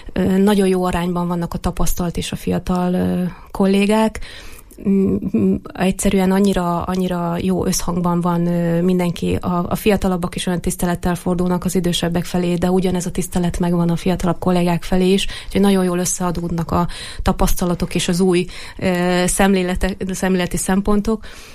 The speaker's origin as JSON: {"language": "Hungarian", "town": "Erdőtelek", "region": "Heves", "country": "Hungary", "said": "Édesapám ő erdőtelekközségnek volt a vezetője 17 évig, én onnan származom."}